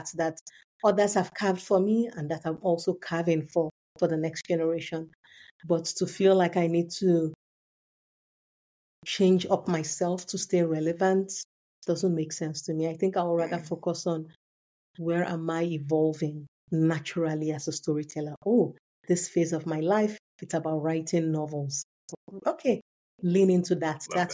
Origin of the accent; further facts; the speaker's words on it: Nigeria; I come from Yoruba. I'm a Yoruba. That's my tribe from Nigeria. And we speak in proverbs, and it's a language of metaphors.